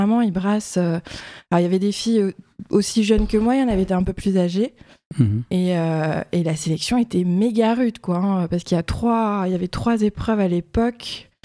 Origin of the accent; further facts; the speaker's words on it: Pessac, Nouvelle-Aquitaine, France; Alors, si on commence aux racines, moi je viens de Bordeaux